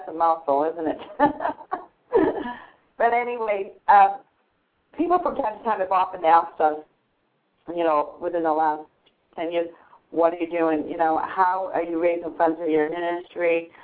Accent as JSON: {"language": "English", "region": "New England", "country": "United States", "said": "I'm a broadcaster from the New England area"}